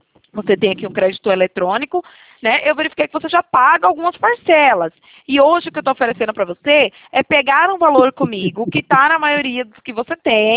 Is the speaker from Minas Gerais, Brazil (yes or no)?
no; Bahia, Brazil; Sou baiana.